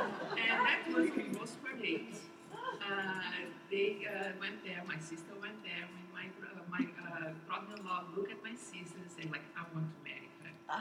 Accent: Brazil; English is a second language; now in Pasadena, United States; Yes, I'm from Brazil. Wow. I was born in Brazil. My parents are Armenians from Cairo, Egypt. And I live in Pasadena, California.

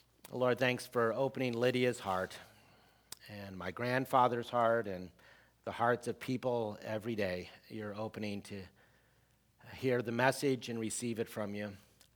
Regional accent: Minnesota, United States; I'm actually from Minnesota.

